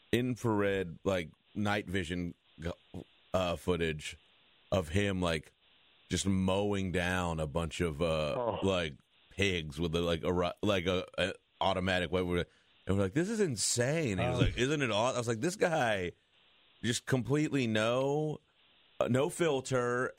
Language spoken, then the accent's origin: English; Texas, United States; sounds like my home state.